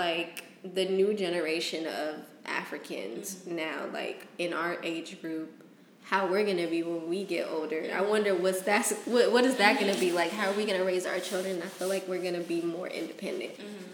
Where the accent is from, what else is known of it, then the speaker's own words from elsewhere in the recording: United States; born there; I'm in America. I'm an American-born citizen.